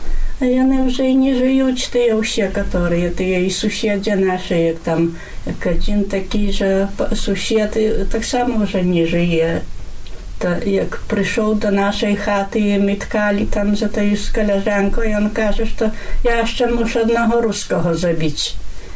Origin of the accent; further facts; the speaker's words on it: Berniki, Podlaskie Voivodeship, Poland; Та тут у нас во гэта праваслаўна вёска, та не так, а як я паходжу з Бернікаў, та маё, та там больш было гэтых католікаў